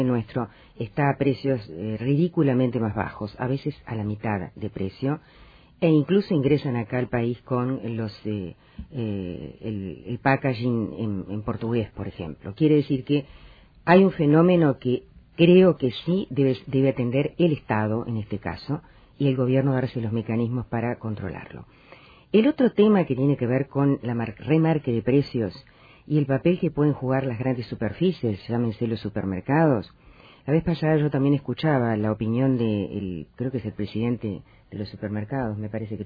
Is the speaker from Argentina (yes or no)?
no; Montevideo, Uruguay; todos saben que yo soy del Cerro y tengo una hermana que vive allí